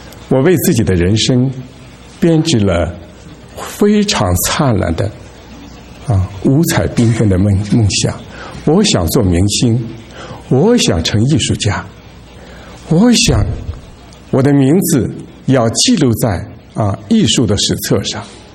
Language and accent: Chinese; Qingdao, Shandong, China; born there; 我于1958年出生在中国山东省青岛市一个基督徒家庭里。